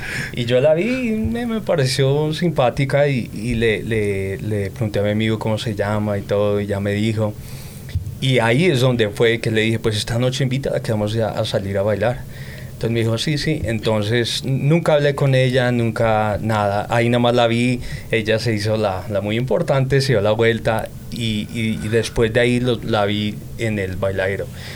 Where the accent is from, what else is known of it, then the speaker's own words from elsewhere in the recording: Denver, Colorado, United States; born there; accent: Colombian; yo soy nacido aquí en Colorado, Denver, Colorado, pero tengo mis papás. Mi mamá es del México DF y mi papá es de Colombia, Cali, Colombia.